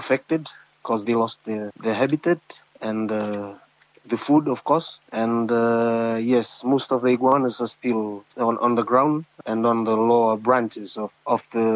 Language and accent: English; Yadua Island, Northern Division, Fiji; I am from Yandua Island, the island next to Yandua Tamba.